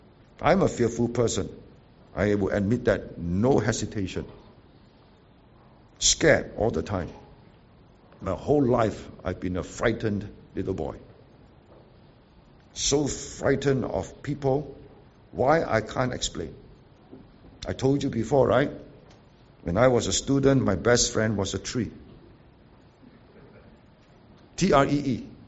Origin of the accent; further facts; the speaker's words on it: Seremban, Negeri Sembilan, Malaysia; when we were growing up in Seremban, my dad was a member of parliament.